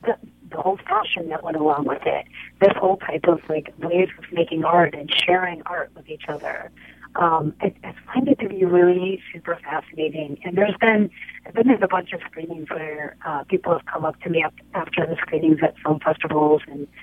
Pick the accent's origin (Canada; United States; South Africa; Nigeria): United States; Chicago, Illinois; I'm from Chicago, and I was first introduced